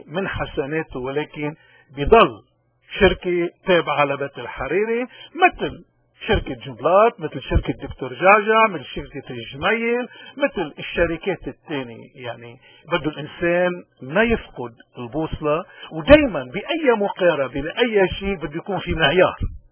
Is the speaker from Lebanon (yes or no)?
yes; Lebanon; نحن كلبنانيين شو انعكاسات هذا القرار علينا؟